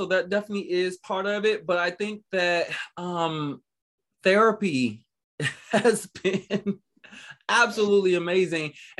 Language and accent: English; Miami, Florida, United States; moved away as an adult; also born or lived in Germany; So, you know, I'm born and raised in Miami, and I left Miami I joined the military, then the army in 2001